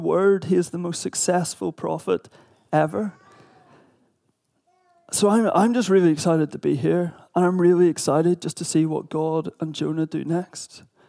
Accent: Northern Ireland, United Kingdom; accent: Northern Irish; now in England; based on my accent and the Northern Irish ability to merge multiple syllables into one incoherent noise.

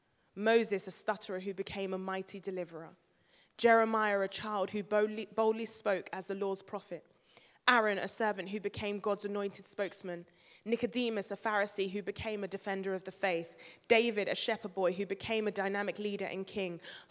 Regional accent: Nigeria; Yeah, and I'm Nigerian, so I respect my elders.

